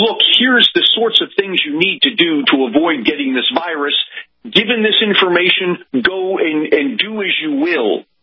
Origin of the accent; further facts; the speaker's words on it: Pennsylvania, United States; So you have people, for example, in my home state of Pennsylvania, out in Philadelphia